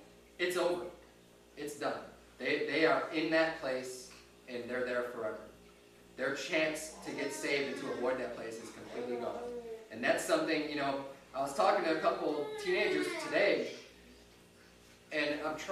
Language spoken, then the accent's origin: English; Chicago, Illinois, United States; Originally, I'm from Chicago. That's where I was born and raised.